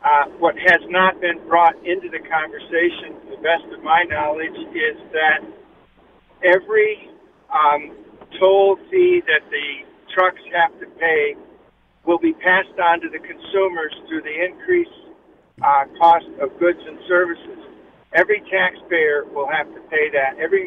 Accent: Woodbury, United States; I'm from Woodbury

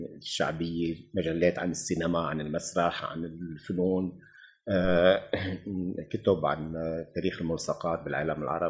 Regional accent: Bourj Hammoud, Mount Lebanon, Lebanon; ونحن خلقنا وتربينا ببيروت. أنا كنت موجود بمنطقة شعبية، خلقت بمنطقة شعبية اسمها برج حمود.

